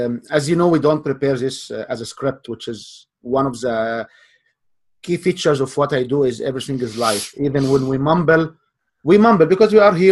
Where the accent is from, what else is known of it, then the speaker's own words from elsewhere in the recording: Canada; And I know you're American, I'm Canadian.